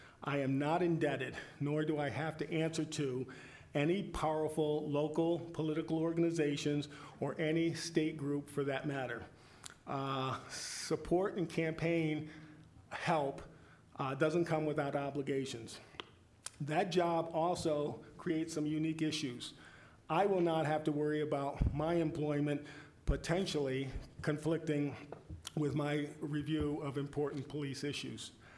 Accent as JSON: {"language": "English", "town": "Pittsfield", "region": "Massachusetts", "country": "United States", "tie": "born or raised there", "said": "I grew up in the Common, Pittsfield. My home is like a couple of blocks away"}